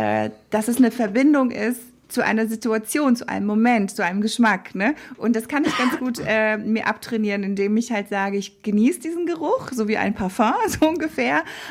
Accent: Morocco; German is a second language; ich komme aus Marokko

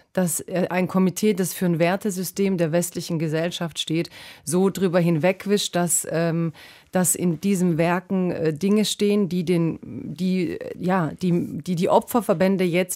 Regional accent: Croatia; Zum Beispiel, ich bin Kroatin, deswegen nehme ich jetzt ein Beispiel aus Kroatien

